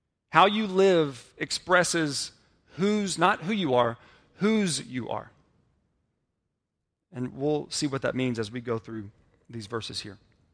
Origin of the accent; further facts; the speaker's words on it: LaGrange, United States; I'm from LaGrange, a city of 8,000 people.